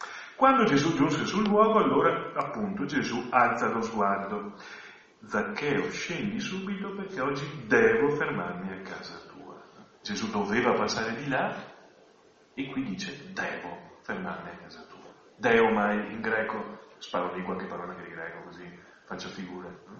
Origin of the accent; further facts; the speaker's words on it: Sarmede, Veneto, Italy; Tra l'altro io sono di Sarmede, e Sarmede è vicino al Friuli, quindi ci siamo.